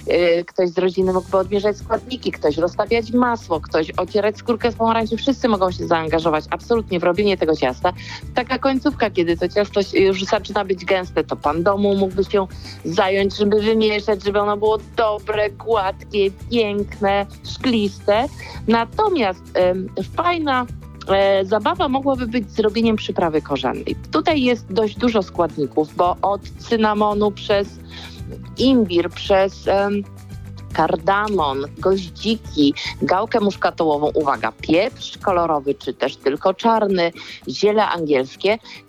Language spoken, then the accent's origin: Polish; Biecz, Lesser Poland, Poland; tutaj też Małopolska, rodzinne moje strony w Bieczu